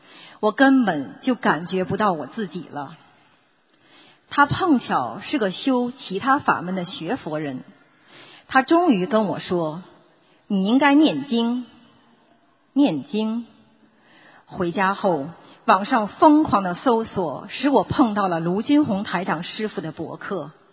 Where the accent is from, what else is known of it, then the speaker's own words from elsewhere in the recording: Midwest, United States; 我来自美国中西部的一个小城市